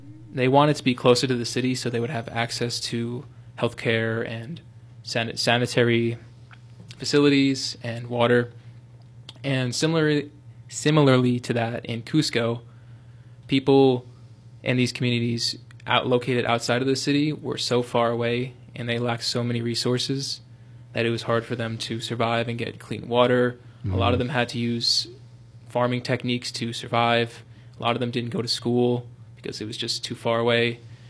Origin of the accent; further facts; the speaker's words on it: New York, United States; now in Slippery Rock, United States; I'm from Long Island, New York, just about 7 hours away from Slippery Rock.